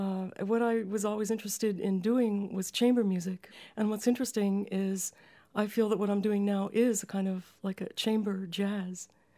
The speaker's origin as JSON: {"language": "English", "town": "Philadelphia", "region": "Pennsylvania", "country": "United States", "tie": "born or raised there", "also_born_or_lived": "Baltimore", "said": "Well, I grew up in Philadelphia and Baltimore."}